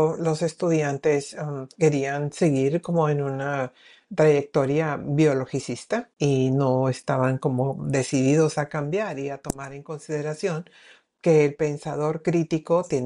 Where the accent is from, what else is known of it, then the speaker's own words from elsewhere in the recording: Mexico; Entonces ahora estamos muy habituados a ello en la universidad, en mi país, en México.